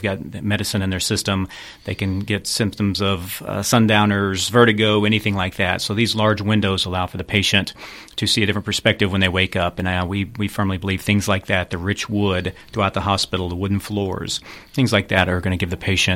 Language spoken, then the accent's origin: English; Kaufman, Texas, United States; also born or lived in Dallas; Well, being from North Texas, I'm actually from Kauffman and grew up in Kauffman and Dallas and went to college in Dallas.